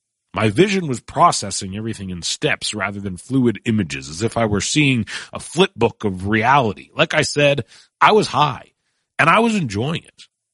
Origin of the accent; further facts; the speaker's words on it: Vancouver, British Columbia, Canada; I'm from Vancouver, which is and always has been one of the most liberal cities in the world when it comes to weed.